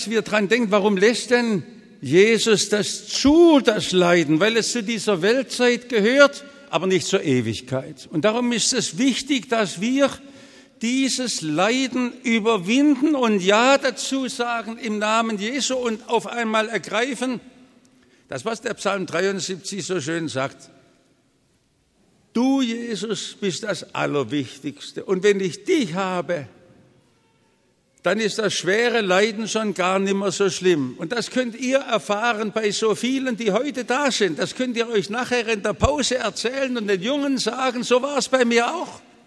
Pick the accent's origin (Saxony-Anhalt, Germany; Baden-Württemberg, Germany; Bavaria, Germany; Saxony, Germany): Baden-Württemberg, Germany; Aber wir aus der Erweckungsbewegung hier in Schwaben, besonders wo ich herkomme, aus dem württembergischen Pietismus, wir haben ja so Glaubensväter.